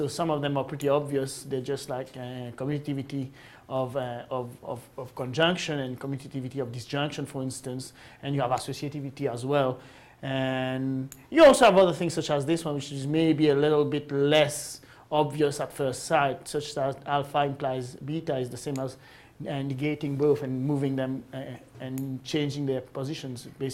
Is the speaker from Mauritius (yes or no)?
yes; Mauritius; English is a second language; Hey, Mauritius?